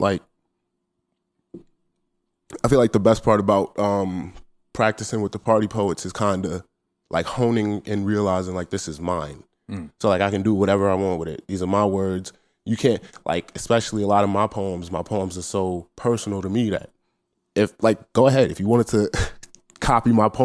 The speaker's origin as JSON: {"language": "English", "region": "New York", "country": "United States", "tie": "born or raised there", "said": "I was born and raised in New York"}